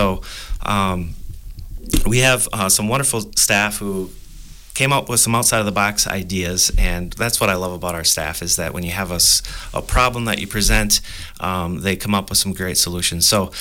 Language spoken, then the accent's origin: English; Loganville, United States; And I'm a local person. I grew up in Loganville